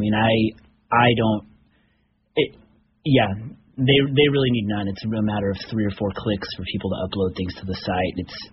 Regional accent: Winters, California, United States; And I grew up in Winters, about just 10 miles away

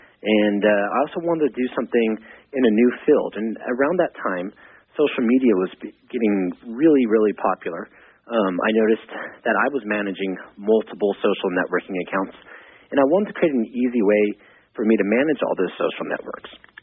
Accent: Houston, Texas, United States; also born or lived in New York; And so I moved from New York back home to where I grew up, which was Houston, Texas, and started this company with my best friend.

